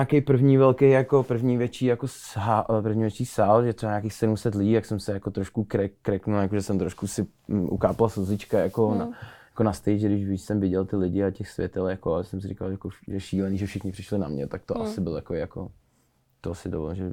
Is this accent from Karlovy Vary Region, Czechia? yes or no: no; Ústí nad Labem, Ústí nad Labem Region, Czechia; pak jsme vlastně zjistili, že jsme oba z Ústí